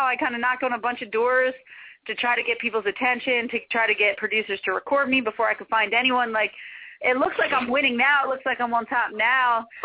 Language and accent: English; Philadelphia, Pennsylvania, United States; I said, I'm from Pennsylvania. Everyone cheered. And then I said, I'm from Philly.